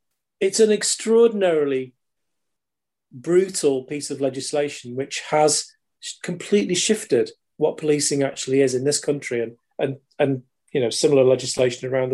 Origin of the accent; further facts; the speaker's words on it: United Kingdom; or even pride in being British